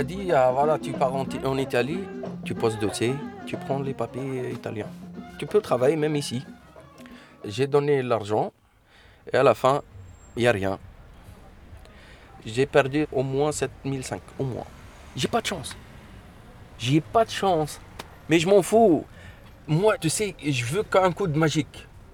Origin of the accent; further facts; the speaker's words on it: Tunisia; now in Saint-Ouen, France; Pour je gagne un petit peu, pour que je fais une maison chez moi, en Tunisie.